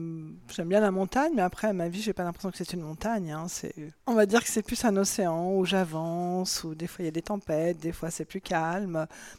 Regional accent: Corsica, France; on est parti vivre là-bas, j'avais 3 mois, donc j'ai passé toute mon enfance en Corse, dans une île merveilleuse.

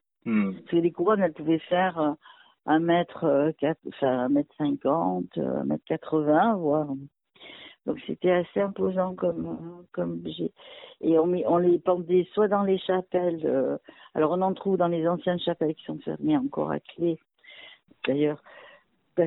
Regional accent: La Ciotat, Provence-Alpes-Côte d'Azur, France; born there; Moi, je suis née à La Ciotat, au bord de mer.

